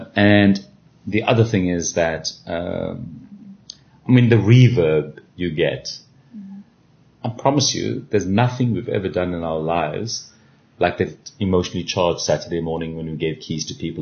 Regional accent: South Africa; we're still South African bulls. It's been really, really tough in the last decade, and you know, we have felt some existential stress about our country

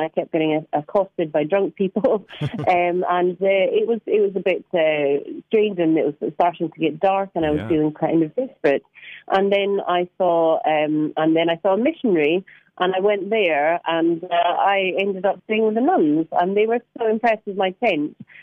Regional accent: Scotland, United Kingdom; now in London, United Kingdom; I'm from Scotland. I do live in London, but I am from Scotland.

